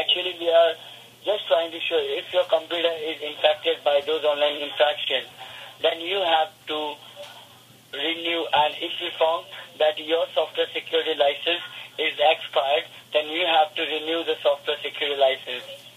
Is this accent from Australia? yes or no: yes; Perth, Western Australia, Australia; now in Oxford, United Kingdom; I'm from Australia. I'm from Perth, Australia. I'm an Australian.